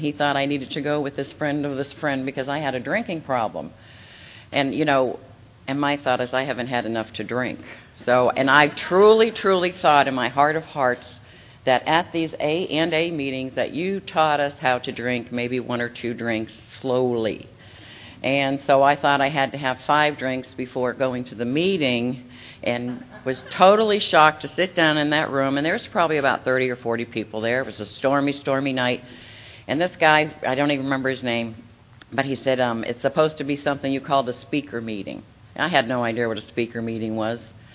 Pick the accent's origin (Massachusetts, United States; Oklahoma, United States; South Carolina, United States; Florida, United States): Massachusetts, United States; Worcester; born there; You know, I was born actually in Worcester, Massachusetts, so I'm a northern girl. I'm the second oldest of seven children. We lived in up north.